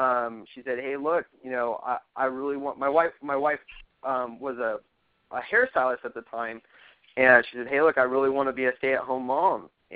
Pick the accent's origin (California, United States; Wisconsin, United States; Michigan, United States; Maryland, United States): California, United States; I've been born and raised in Orange County, so I don't know a very, a different cost of living.